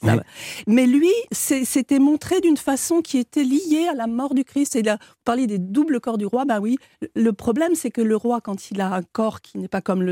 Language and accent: French; South-West France, France; parce que je suis du Sud-Ouest, moi, j'attends les filles au rugby.